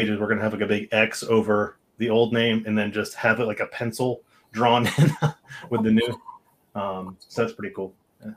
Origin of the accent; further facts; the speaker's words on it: Connecticut, United States; I'm from Connecticut. I can go to New York and then crash at my old house in Connecticut